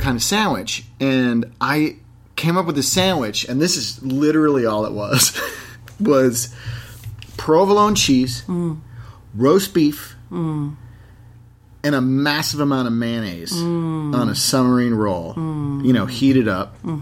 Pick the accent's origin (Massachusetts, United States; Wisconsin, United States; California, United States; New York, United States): Massachusetts, United States; Sherbourne; And I used to work in a video store in my hometown of Sherbourne, Massachusetts.